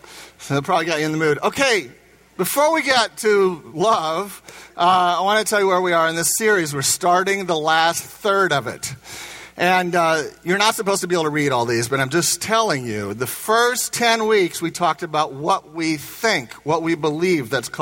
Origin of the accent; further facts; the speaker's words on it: Indiana, United States; I'm from Indiana, so bear with me